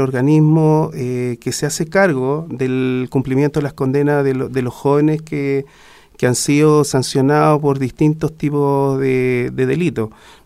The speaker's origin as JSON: {"language": "Spanish", "country": "Chile", "said": "nosotros como ciudadanos chilenos tenemos la obligación moral"}